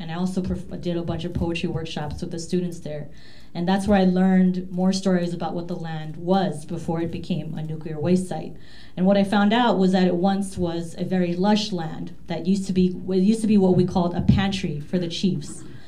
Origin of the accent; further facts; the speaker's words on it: Marshall Islands; So I am from the Marshall Islands, which is located in the Northern Pacific region. It's a four-hour flight from Hawaii, for those who need to place it.